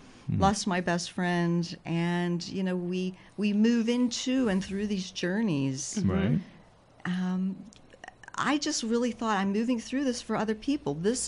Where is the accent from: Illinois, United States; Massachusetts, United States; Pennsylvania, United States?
Pennsylvania, United States; Waynesboro; also born or lived in Salt Lake City; I live in Waynesboro, Pennsylvania. I'm actually from Waynesboro. Mm-hmm. I spent 15 years living in Salt Lake City. Mm-hmm. And then moved back to the East Coast a few years back.